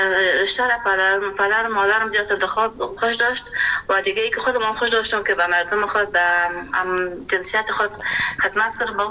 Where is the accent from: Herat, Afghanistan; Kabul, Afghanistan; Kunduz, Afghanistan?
Kabul, Afghanistan; born there